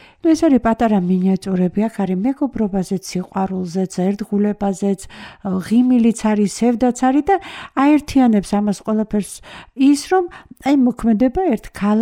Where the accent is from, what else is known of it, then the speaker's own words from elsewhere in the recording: Tbilisi, Georgia; დავიბადე და გავიზარდე თბილისში და ბუნებრივია, რომ ძალიან მიყვარს ეს ქალაქი.